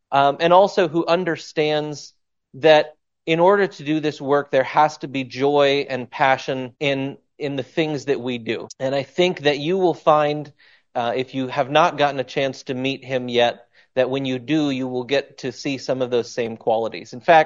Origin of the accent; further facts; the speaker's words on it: Minnesota, United States; The number of people that when I tell them I'm from Minnesota whine about how cold it is there